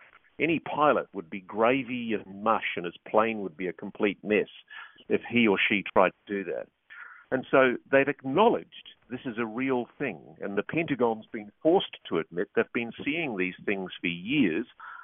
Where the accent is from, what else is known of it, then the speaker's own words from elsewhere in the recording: Australia; there was a lot of goodwill towards me as an Australian journalist